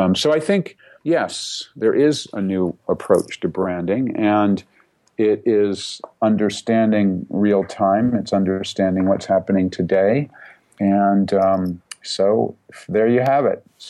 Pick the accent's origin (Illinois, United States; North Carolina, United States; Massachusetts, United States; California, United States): Massachusetts, United States; Boston; I'm from Boston, just south of New Hampshire